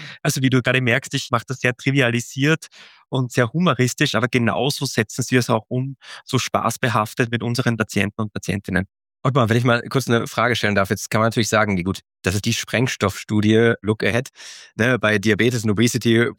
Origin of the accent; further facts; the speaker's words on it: Aachen, North Rhine-Westphalia, Germany; ich komme aus Aachen, bin dort Kardiologe am Uniklinikum